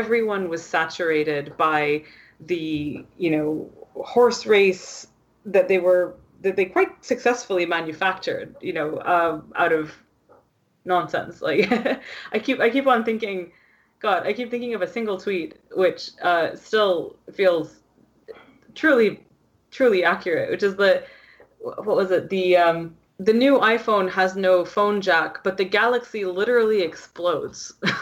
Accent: Canada; as a Canadian

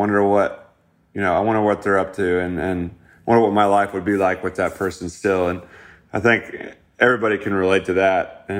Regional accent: Midwest, United States; And I wanted to show my co-producers and my manager kind of my hometown feel of that Midwest flair that I come from.

